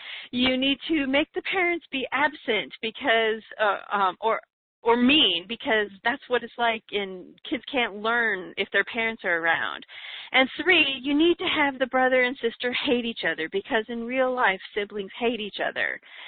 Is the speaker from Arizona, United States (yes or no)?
no; Illinois, United States; I lived on the Mississippi River growing up, and so I lived on the Illinoi